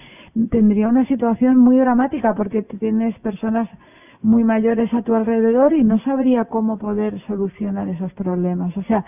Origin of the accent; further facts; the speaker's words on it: Morocco; Yo vengo del norte de Marruecos.